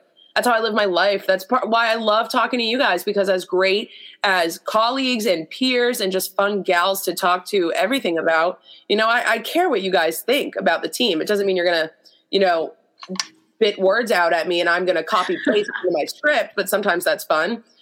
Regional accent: Boston, Massachusetts, United States; So I, you know, growing up in Boston, here's some sports market research I'll throw out there for you.

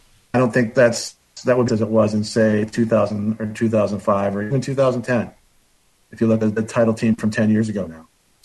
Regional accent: Green Bay, Wisconsin, United States; also born or lived in Oregon; now in San Diego, United States; I was born and raised in Green Bay. I lived there until I went to college at Madison. After that, went out to Oregon for law school, and then I've been in San Diego

